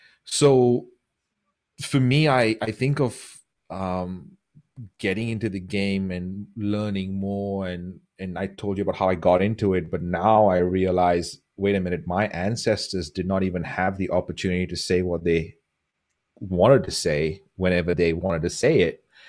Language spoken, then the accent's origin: English; India; first language English; now in Australia; I'm half Indian, half Portuguese. So there's a Indian background. I grew up in India. Indian accents aren't the most prettiest accents on the planet